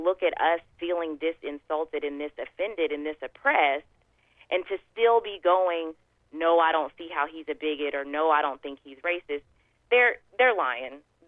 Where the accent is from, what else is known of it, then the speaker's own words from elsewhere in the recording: Southern United States, United States; again, as a Southerner, I do think that people know where the color line falls.